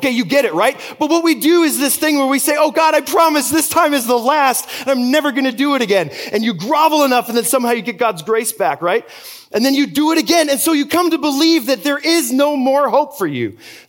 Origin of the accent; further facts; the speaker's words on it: Austria; also born or lived in Germany; I was born and raised in Austria. I went to high school in Germany. I love Austria, and I love Germany.